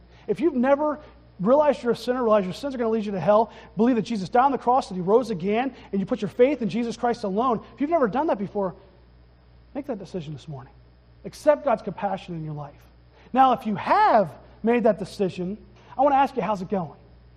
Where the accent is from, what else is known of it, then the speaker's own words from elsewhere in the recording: Altoona, Pennsylvania, United States; I'm calling it pop because I'm from Altoona. That's what we call it there.